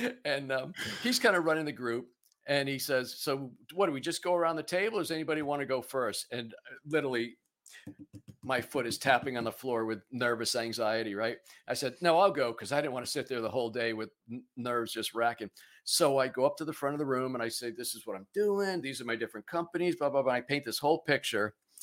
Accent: Pennsylvania, United States; I'm originally from Pennsylvania. It's where I am now.

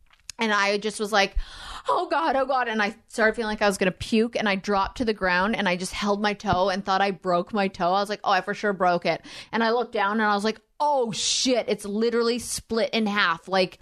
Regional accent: United Kingdom; I am like I'm very British. I'm very, very British.

